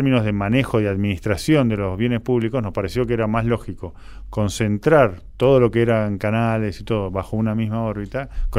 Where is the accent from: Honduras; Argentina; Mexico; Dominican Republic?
Argentina